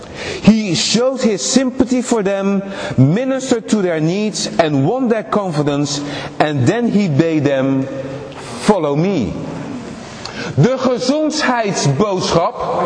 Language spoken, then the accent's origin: Dutch; Netherlands; born there; ik ben in Nederland geboren.